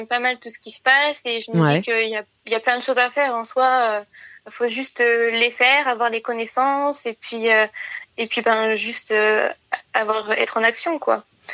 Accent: Auvergne-Rhône-Alpes, France; Je suis partie de chez moi après. Quand j'ai eu mon bac, puisque j'ai fait 2 ans de prépa dans une grande ville à côté de chez moi, à Lyon.

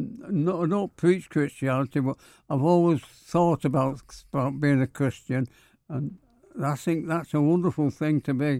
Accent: Manchester, North West England, United Kingdom; Well, I am proud of being a Mancunian because anybody ever asked me the first thing to say Manchester.

